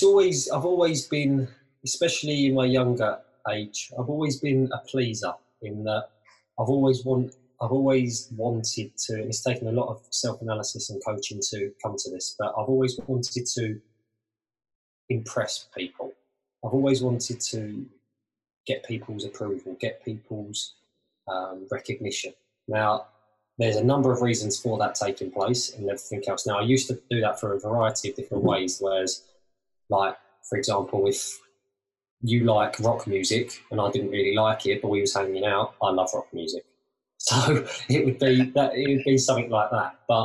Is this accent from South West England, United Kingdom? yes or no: no; Romford, London, United Kingdom; Prior to that, I grew up in Essex, in Romford, near there, Harold Wood.